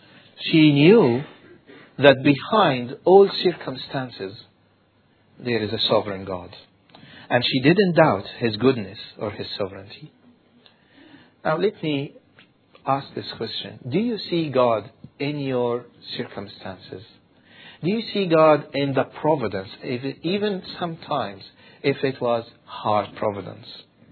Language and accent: English; Egypt; We are both Middle Eastern, and he knew that I'm from Egypt.